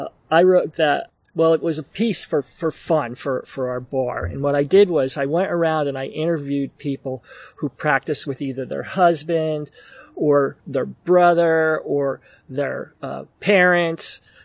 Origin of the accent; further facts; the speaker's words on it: Paterson, New Jersey, United States; born there; now in Tacoma, United States; No, I was born in Paterson, New Jersey. And so I lived in northern New Jersey, you know, urban New Jersey and New York City.